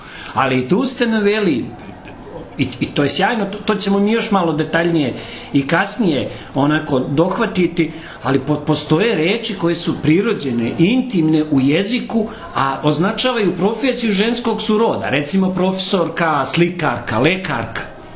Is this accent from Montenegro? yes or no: yes; Montenegro; Kada recimo u mom zavičaju u Crnoj Gori su govorili povuci riječ